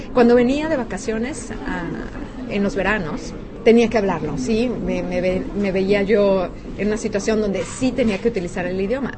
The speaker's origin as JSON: {"language": "Spanish", "region": "Querétaro", "country": "Mexico", "said": "nada que ver con Querétaro, de donde yo vengo, que hay un cielo azul, 364 días al año el clima"}